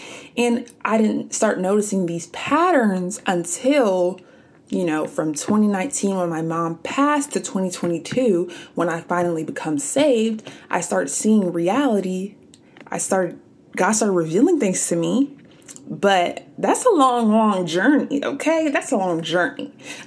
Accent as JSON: {"language": "English", "region": "Texas", "country": "United States", "tie": "born or raised there", "also_born_or_lived": "Georgia", "said": "We moved from Georgia back to good old Texas, my home state, and it's just been an adjustment getting used to, you know, being back home"}